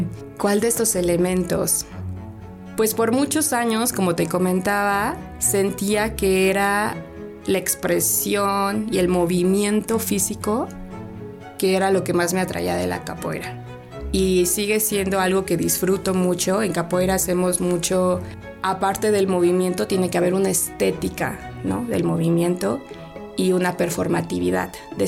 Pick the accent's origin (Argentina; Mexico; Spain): Mexico; Cuernavaca, Morelos; yo nací aquí en Cuernavaca y he vivido aquí en Cuernavaca durante estos años.